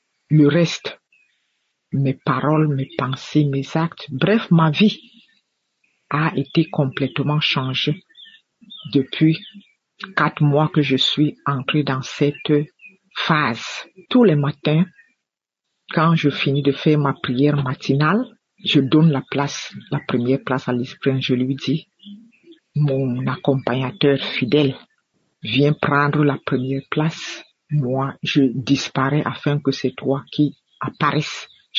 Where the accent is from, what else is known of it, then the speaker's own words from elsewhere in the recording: Cameroon; je suis une Camerounaise vivant au Cameroun